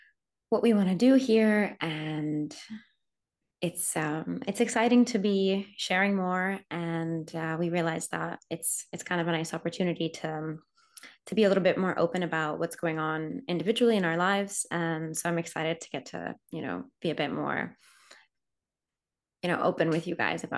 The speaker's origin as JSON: {"language": "English", "town": "Rome", "region": "Lazio", "country": "Italy", "tie": "born or raised there", "said": "I grew up in Rome, as I mentioned. My parents are American, but they changed their lives 35 years ago and moved from New York to Rome. And it's where I was raised."}